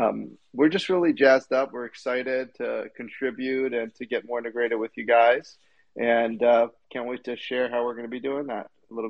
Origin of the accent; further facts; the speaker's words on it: United States; Well, I'll start because I'm American and a bit more pushy, and Carl's Canadian.